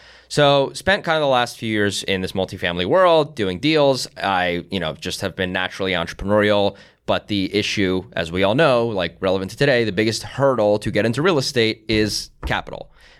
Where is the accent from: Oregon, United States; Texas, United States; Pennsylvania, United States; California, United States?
Pennsylvania, United States; Philadelphia; I am from Philadelphia.